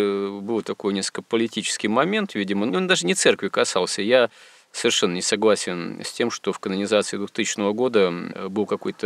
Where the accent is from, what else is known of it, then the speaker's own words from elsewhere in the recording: Yekaterinburg, Sverdlovsk Oblast, Russia; Я сам родом из Свердловска, бывшего ныне Екатеринбурга, и даже эти места представляю себе.